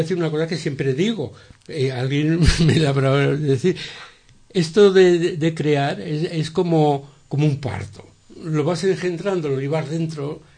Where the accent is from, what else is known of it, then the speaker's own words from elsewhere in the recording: Aragon, Spain; como aragonés, que soy un poco tozudo, ¿no? Como tenemos fama.